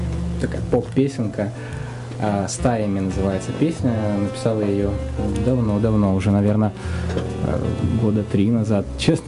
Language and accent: Russian; Simferopol, Crimea, Ukraine; moved away as an adult; Я родом из Крыма, из Симферополя, я там вырос. Закончил сначала университет культуры в Симферополе, а потом поехал в Москву.